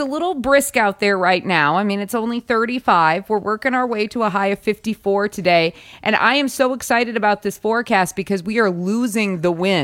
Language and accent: English; South Dakota, United States; I grew up in South Dakota, where every day the wind blows 35, 40 miles per hour, and you become very, very used to that in a hurry.